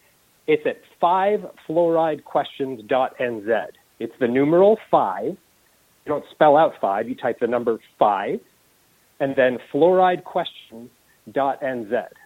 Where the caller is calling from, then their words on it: Canterbury, New Zealand; also born or lived in Waitaki District, New Zealand; And so now I'm calling you from the Canterbury District, where I just moved my whole family, and we left the Waitaki District because we chose not to drink fluoridated water.